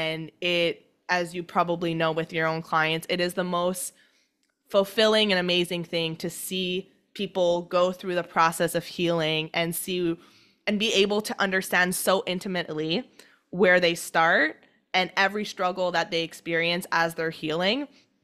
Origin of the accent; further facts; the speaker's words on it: Canada; have pancakes with maple syrup because I'm Canadian and I absolutely need to have maple syrup.